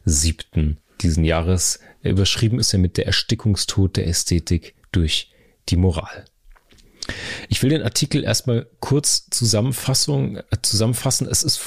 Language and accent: German; Karlsruhe, Baden-Württemberg, Germany; born there; Ich bin in Karlsruhe geboren, habe da lange gearbeitet